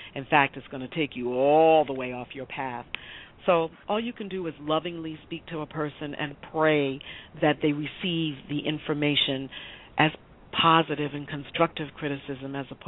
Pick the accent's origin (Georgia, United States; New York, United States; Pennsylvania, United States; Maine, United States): New York, United States; Bronx; I grew up in the Bronx as a small child, which was the birthplace of rap.